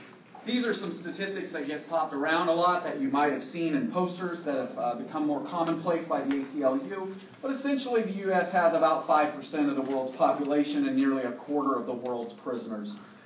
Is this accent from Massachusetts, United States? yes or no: no; Indiana, United States; now in Missouri, United States; I'm originally from Indiana, from a rural area of southern Indiana, so Missouri makes a lot of sense to me in some ways